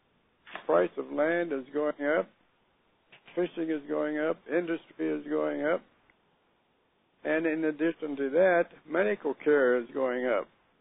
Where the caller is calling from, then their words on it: Las Vegas, Nevada, United States; from Las Vegas, Nevada.